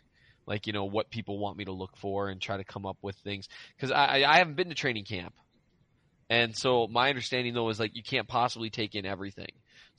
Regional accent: Minnesota, United States; I don't know. I'm from Minnesota, so.

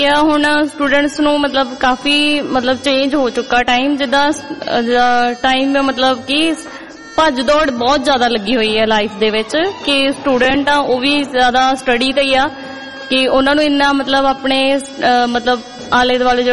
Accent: Maridwal, Punjab, India; ਹਾਂਜੀ, ਬਚਪਨ ਦੇ ਵਿੱਚ ਮੇਰਾ ਪਿੰਡ ਇੱਥੇ ਮਰੀਦਵਾਲ ਆ

